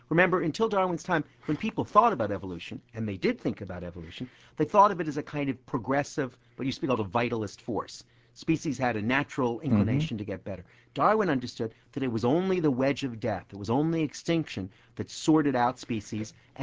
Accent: Canada; I'm a Canadian, so it has a double edge

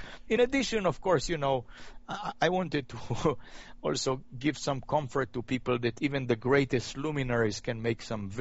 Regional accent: Israel; born or raised there; also born or lived in Romania

